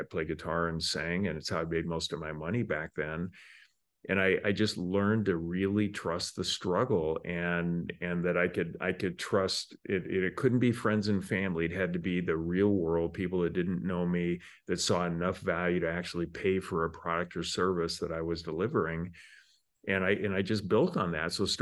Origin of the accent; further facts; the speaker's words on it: Spokane, Washington, United States; And I grew up in Spokane, Washington. So I started shoveling snow in the wintertime.